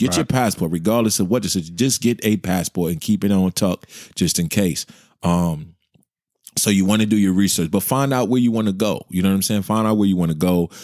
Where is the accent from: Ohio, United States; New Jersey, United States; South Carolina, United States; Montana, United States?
New Jersey, United States; Hey, well, I'm from Jersey. We say Cozumel.